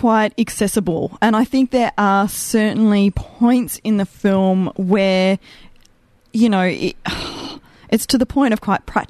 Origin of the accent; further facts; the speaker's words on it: Australia; As an Australian, there were moments where I really struggled to relate